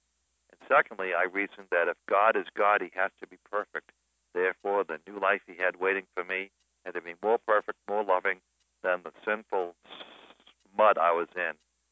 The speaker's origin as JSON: {"language": "English", "town": "Boston", "region": "Massachusetts", "country": "United States", "tie": "born or raised there", "said": "Danny, I grew up in the Boston, Massachusetts area."}